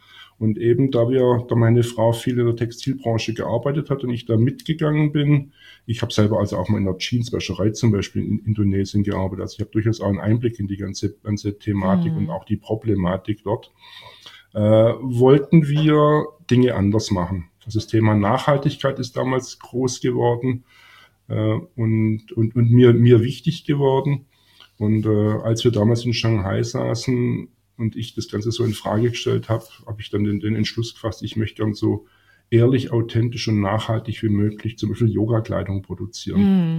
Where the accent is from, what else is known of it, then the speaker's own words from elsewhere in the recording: Baden-Württemberg, Germany; ich bin auf dem Land groß geworden, also ich bin ein Urschwabe auf der Schwäbischen Alb groß geworden, aufgewachsen auf dem Dorf.